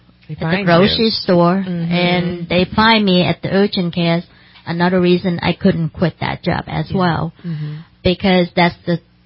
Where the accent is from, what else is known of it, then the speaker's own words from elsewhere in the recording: Madison, Wisconsin, United States; also born or lived in Minnesota; now in Redding, United States; I'm from Madison, Wisconsin